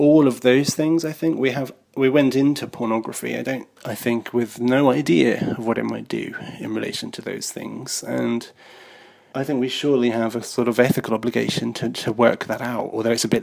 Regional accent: United Kingdom; there was nothing critical about pornography in my education as a British teenager

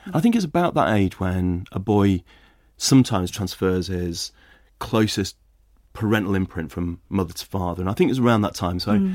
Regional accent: Lower Saxony, Germany; born there; first language German; English is a second language; No, I think she actually had us live in the town, and she spoke fluent German, and it was my first language.

